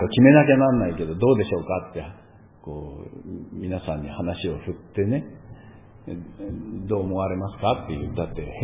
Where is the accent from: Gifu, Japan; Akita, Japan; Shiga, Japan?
Akita, Japan; 私は東北人、秋田県人なんですけども、